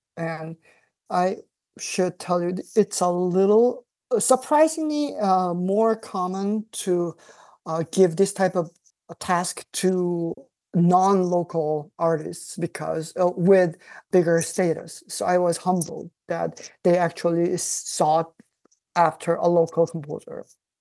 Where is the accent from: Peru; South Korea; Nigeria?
South Korea; Seoul; English is a second language; now in San Diego, United States; my cross-Pacific move from my hometown Seoul, South Korea, to the U.S. And even in the U.S., I resettled a few times in four different states in 13 years.